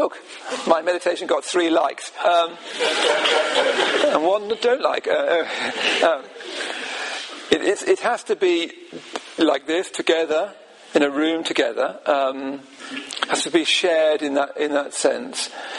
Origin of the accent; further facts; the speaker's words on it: Midlands, United Kingdom; I come from the Midlands.